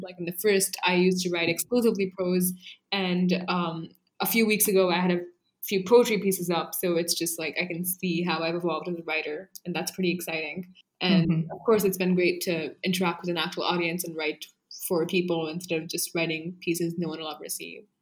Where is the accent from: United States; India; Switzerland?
India; So I'm from India, and I have lived here pretty much my entire life, and I'm a student.